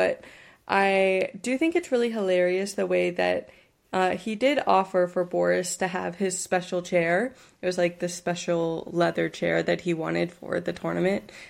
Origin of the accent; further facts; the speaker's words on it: United States; moved away as an adult; now in Vienna, Austria; And I am an American girl living in Vienna. I moved here like 3 years ago